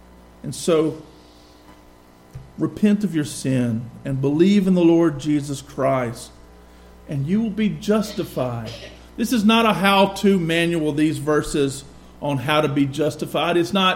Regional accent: the South, United States; I'm a Southerner. I love the South and so much of Southern culture. I've benefited and been blessed by so much being reared in the Bible Belt.

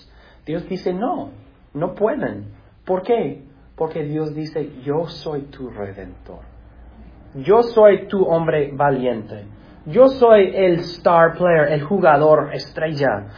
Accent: United States; Spanish is a second language; Nosotros, como americanos o estadounidenses, nosotros somos así más o menos con relación a nuestro ejército también. Somos los Estados Unidos

